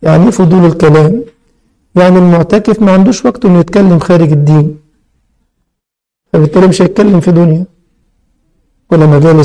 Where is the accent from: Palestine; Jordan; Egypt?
Egypt; يعني انتوا بتسموه الياجورت، احنا بنسميه الزبادي عندنا في مصر